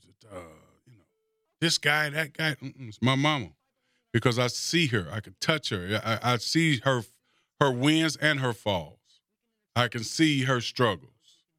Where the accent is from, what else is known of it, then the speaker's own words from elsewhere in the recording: Detroit, Michigan, United States; also born or lived in Kansas; So I'm like, now I'm a dude from Detroit.